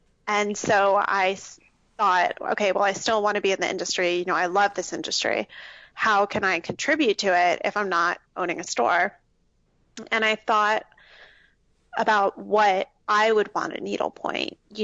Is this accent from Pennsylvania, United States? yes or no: no; Florida, United States; I grew up in South Florida, and I thought I could hack it up north in the winter. I hated it.